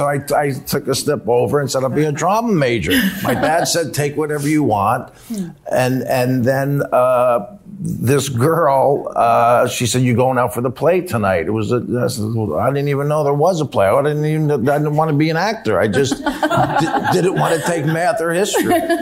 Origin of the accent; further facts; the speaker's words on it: New Jersey, United States; I'm a jock from Jersey, and I remember my parents...